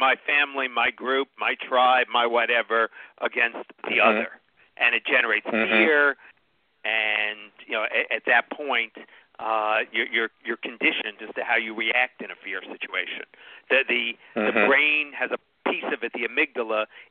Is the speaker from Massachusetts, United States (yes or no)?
yes; Boston, Massachusetts, United States; I come from the East Coast, from the Boston area